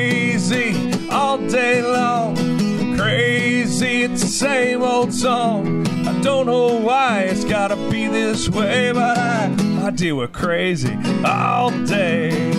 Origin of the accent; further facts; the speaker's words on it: New York, United States; originally I'm from New York. I'm from Western New York, actually.